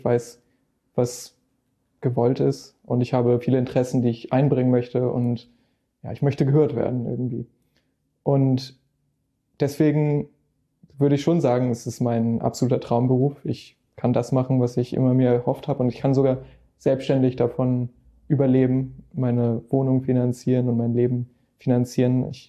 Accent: Hamburg, Germany; Ich komme aus Eimsbüttel, ja, hier in Hamburg.

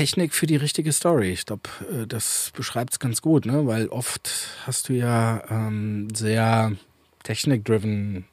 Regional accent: Görlitz, Saxony, Germany; Ich bin ja eigentlich aus Görlitz, also die östlichste Stadt in Deutschland

